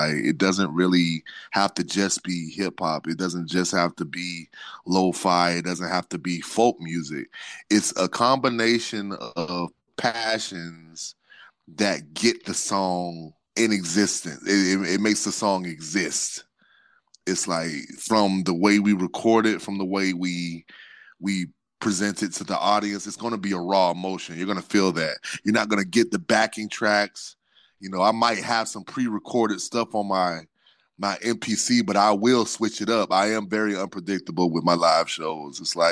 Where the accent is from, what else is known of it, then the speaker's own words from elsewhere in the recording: Gainesville, Florida, United States; now in Williston, United States; I hail from Gainesville, Florida. My house is based in Williston, Florida. I'm 35 years old.